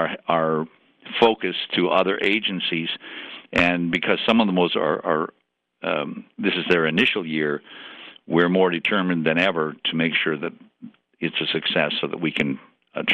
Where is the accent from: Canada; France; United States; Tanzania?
Canada; it strikes me that I have a responsibility as Canadian first and foremost, as a human being probably before that, but a Canadian to do what